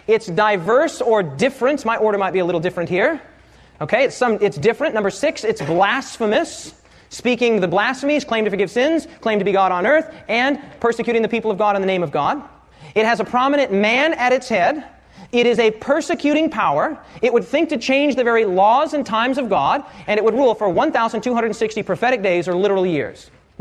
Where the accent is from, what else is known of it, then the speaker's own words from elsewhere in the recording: United States; I happen to be an American here, and there's no shame in being an American.